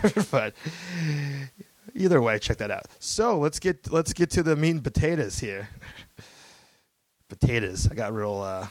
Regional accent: California, United States; when I say I'm from California, it's like, oh, I could tell you sound like you're from California.

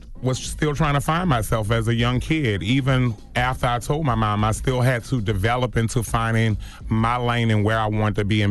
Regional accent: New Orleans, Louisiana, United States; I mean, I'm born and raised in New Orleans, Josephine Street

